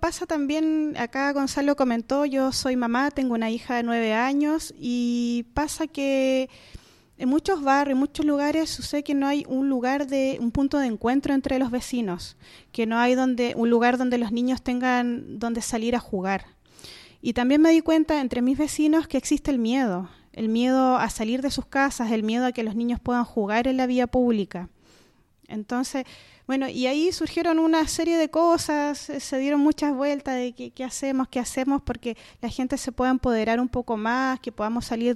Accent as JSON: {"language": "Spanish", "region": "Valparaíso", "country": "Chile", "tie": "born or raised there", "said": "yo me vine desde Playa Ancha, porque en Playa Ancha ahí vivían mis padres. Llega un momento de la vida que uno tiene que tomar su rumbo, y en ese momento yo me vine a este sector, que es un sector bien amigable para vivir."}